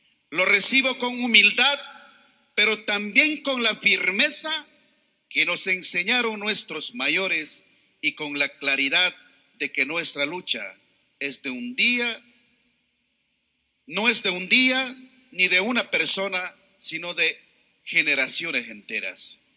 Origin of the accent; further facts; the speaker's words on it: Amazon, Ecuador; Vengo de la Amazonía, pero represento a todas las regiones de la costa, sierra y Amazonía.